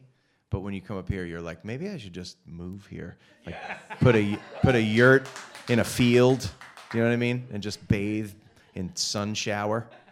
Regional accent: Boston, Massachusetts, United States; that's what's so insane about growing up in Massachusetts is it's like a genetic thing. And so I realized that Boston is sort of a magical place that I came from

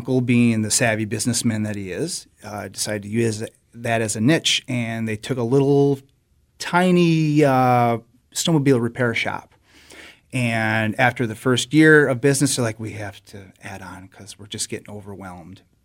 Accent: Crivitz, Wisconsin, United States; also born or lived in Green Bay; Then she did some administrative work, and at some point, about fifth grade, my parents had this idea of moving up to the Crivets area.

